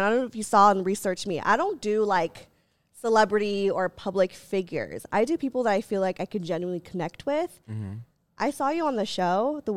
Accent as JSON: {"language": "English", "country": "Philippines", "said": "And also she's Filipino and I'm Filipino, so I think there was a part of me that was like, please."}